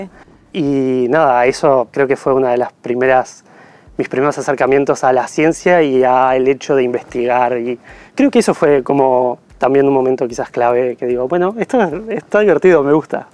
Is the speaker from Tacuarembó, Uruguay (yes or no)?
no; Maldonado, Uruguay; now in Montevideo, Uruguay; yo en realidad soy de Maldonado, terminé sexto de liceo en Maldonado